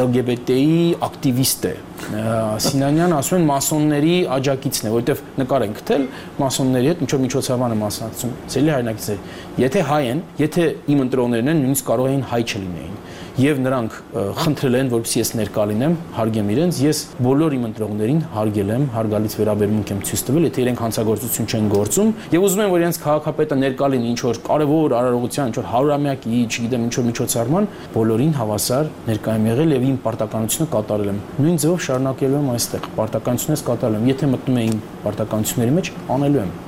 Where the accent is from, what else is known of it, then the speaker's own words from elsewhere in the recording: Yerevan, Armenia; now in United States; ես, ասենք, ամերիկացի եմ, այո, ասենք 31 տարի բնակվել եմ Միացյալ Նահանգներում, բայց միևնույն է, ես սկզբունքայինորեն Երևանցի եմ, հայաստանցի եմ։